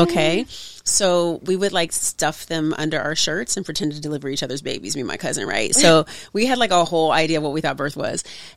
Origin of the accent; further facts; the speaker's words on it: Oakland, California, United States; Well, I'm from Oakland, California